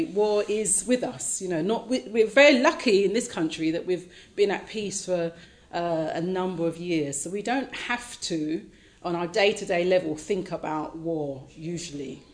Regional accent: London, United Kingdom; I grew up in East London, sort of lived near the docks, and there was a lot of racism where I grew up.

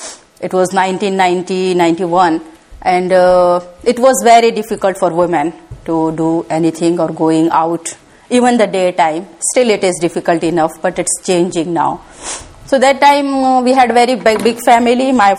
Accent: North India, India; born there; English is a second language; So yes, I was born in North India.

